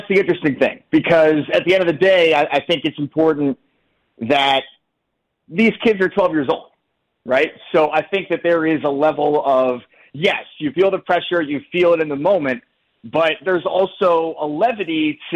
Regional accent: Hartsdale, New York, United States; So I grew up in Hartsdale, New York. I played for the Elmsford Little League growing up

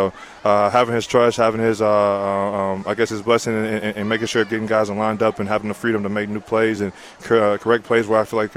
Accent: Edgewood, Texas, United States; Born and raised in Edgewood, Texas. Country guy, so I love the outdoors.

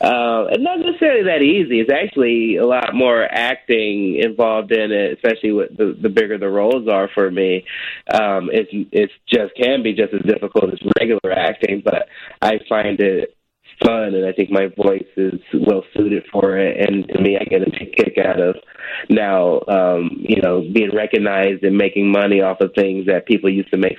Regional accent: Chicago, Illinois, United States; also born or lived in Portland; I was raised in Chicago, but my comedy life started in Portland, and I love both those cities.

